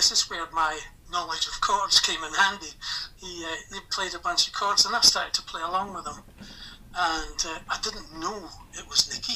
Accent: Scotland, United Kingdom; You know, I'm a Scotsman. And she was just a typical English rose to me.

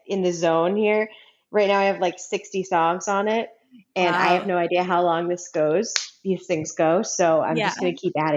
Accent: Norwood, Massachusetts, United States; moved away as an adult; also born or lived in Connecticut / California; I grew up outside of Boston, a town called Norwood, and spent all the way up until college there. And then for college, I just went a little bit, a little ways away to Connecticut. So I'm a Northeasterner for the most part of my life.

